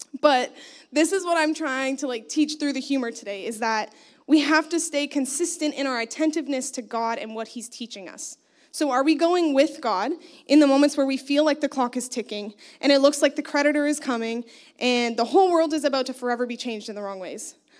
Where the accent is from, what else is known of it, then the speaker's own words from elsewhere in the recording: Toronto, Ontario, Canada; now in Ottawa, Canada; We grew up in the Greater Toronto area, and now we live in Ottawa